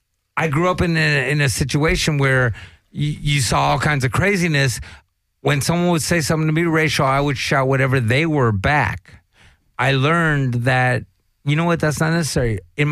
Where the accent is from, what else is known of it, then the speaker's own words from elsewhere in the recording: Pacoima, California, United States; Like, I grew up in Pacoima.